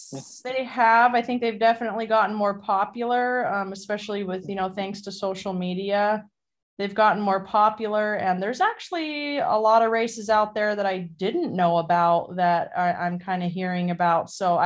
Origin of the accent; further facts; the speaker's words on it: Oregon, United States; now in Mexico; of the Willamette River and realized like, oh, maybe I could even start an ultra endurance race in my hometown.